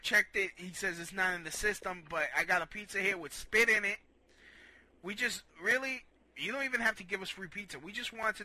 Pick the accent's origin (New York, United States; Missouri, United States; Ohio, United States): New York, United States; Brooklyn; You can't be doing this to no Puerto Ricans. We're Puerto Ricans from Brooklyn.